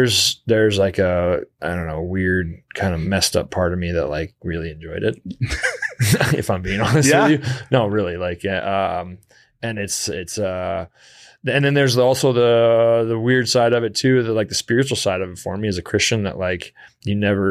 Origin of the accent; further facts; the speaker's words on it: California, United States; born there; but I was born in California.